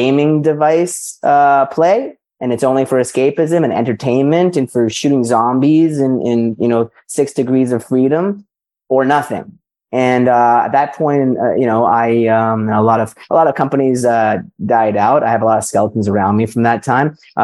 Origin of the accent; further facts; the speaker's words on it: Vancouver, British Columbia, Canada; you are in my hometown of Vancouver. I grew up in British Columbia